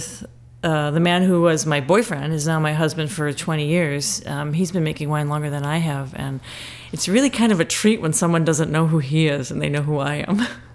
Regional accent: Menomonee Falls, Wisconsin, United States; Because, I'm from the Milwaukee area. I grew up in Menominee Falls.

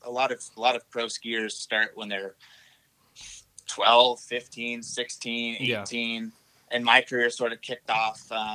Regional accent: San Francisco, California, United States; I grew up in California, Lake Tahoe. Specifically, I grew up in San Francisco.

